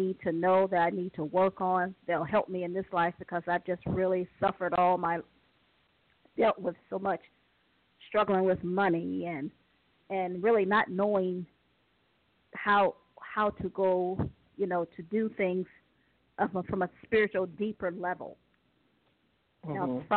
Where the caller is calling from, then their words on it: Ohio, United States; from Ohio.